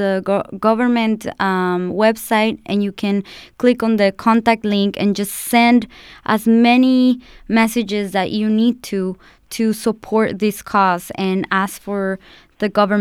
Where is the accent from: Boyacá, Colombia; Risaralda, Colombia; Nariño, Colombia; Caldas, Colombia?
Boyacá, Colombia; ya que también soy boyacense